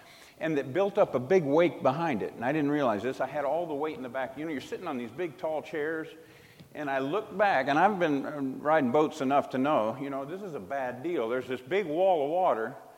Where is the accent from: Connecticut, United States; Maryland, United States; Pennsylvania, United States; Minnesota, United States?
Minnesota, United States; I'm from the north. I'm a Yankee, right? I was from Minnesota. We didn't have airboats